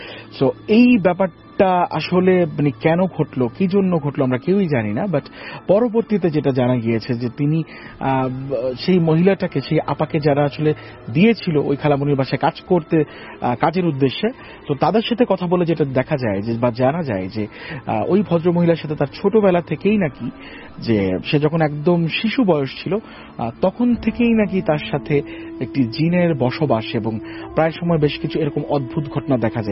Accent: Comilla, Chittagong Division, Bangladesh; ভাই আমার নিজের বাড়ি কুমিল্লা।

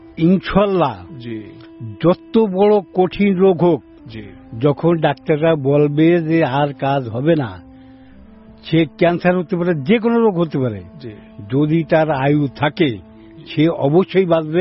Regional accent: Gopalganj, Dhaka Division, Bangladesh; কিন্তু আমার জন্মস্থান গোপালগঞ্জ, আমি গ্রামের বাড়ি আমার গোপালগঞ্জে।

